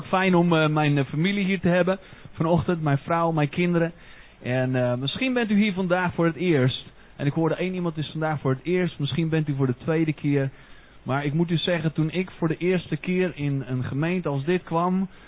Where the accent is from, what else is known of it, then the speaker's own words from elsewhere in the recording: Netherlands; oh ja, wij zijn beter als Nederlanders.